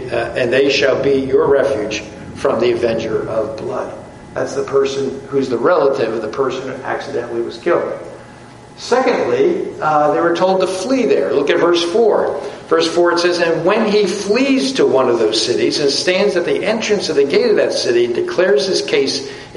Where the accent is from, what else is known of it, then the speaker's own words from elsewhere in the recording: New Jersey, United States; As a matter of fact, again, I come from New Jersey.